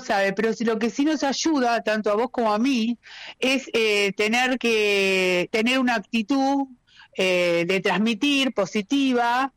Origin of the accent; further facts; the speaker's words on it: Argentina; Yo anoté dos palabras claves que nos pasan como argentinos